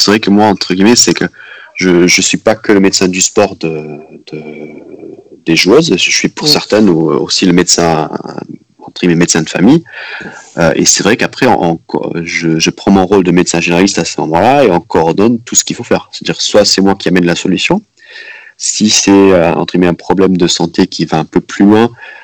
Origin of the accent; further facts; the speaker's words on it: Luxembourg; moi, je suis luxembourgeois. Et c'est vrai que moi, je parle quatre langues couramment. Donc, moi, je peux changer du français à l'allemand, à l'anglais, en une phrase sans me poser la question.